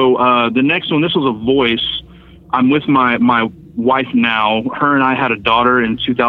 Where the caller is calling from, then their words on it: Fort Worth, Texas, United States; from Fort Worth, Texas.